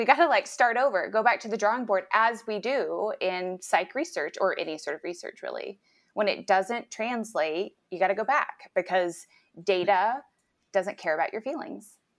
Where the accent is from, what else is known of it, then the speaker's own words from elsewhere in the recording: Texas, United States; also born or lived in Nashville; I'm from Texas. I'm from a very conservative part of Texas and grew up in, I would call, a very culty version of an evangelical church, and then had some time in Nashville, Tennessee